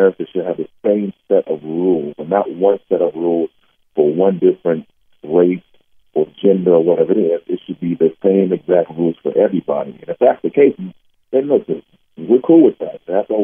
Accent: San Diego, California, United States; I'm not from Georgia. Obviously, I'm from San Diego. And to go to Georgia, I came from, you know, California, it was a unique experience for me

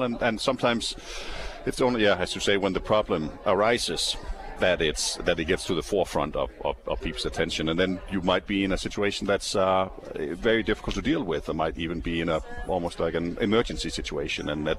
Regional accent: Denmark; moved away as an adult; now in United States; I'm from Denmark.

